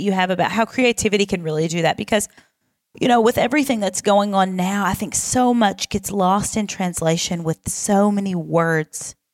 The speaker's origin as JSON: {"language": "English", "region": "Southern United States", "country": "United States", "said": "I am also from the South"}